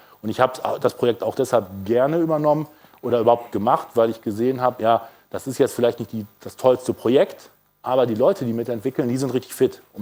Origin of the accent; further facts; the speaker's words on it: Bonn, North Rhine-Westphalia, Germany; Wir kommen selber aus Bonn